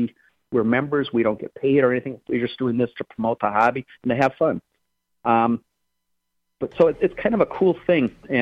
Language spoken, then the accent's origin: English; Green Bay, Wisconsin, United States; I mean, you find stuff, you say, oh, I'm from Green Bay. I'm going to have some Green Bay landmarks on there.